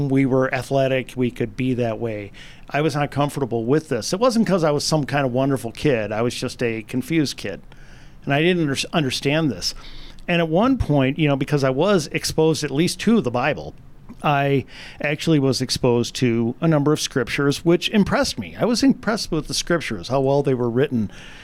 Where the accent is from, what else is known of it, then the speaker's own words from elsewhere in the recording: Stoughton, Wisconsin, United States; I grew up in South Wisconsin, a little town called Stoughton, which is just south of Madison.